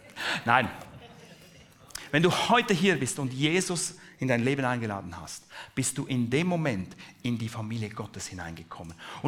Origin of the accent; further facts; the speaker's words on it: Switzerland; Ich bin ein Schweizer und lebe mein ganzes Leben in der Schweiz.